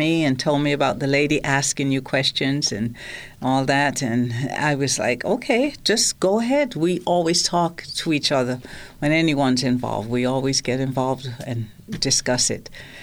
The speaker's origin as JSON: {"language": "English", "town": "Derby", "region": "East Midlands", "country": "United Kingdom", "said": "Derby, England."}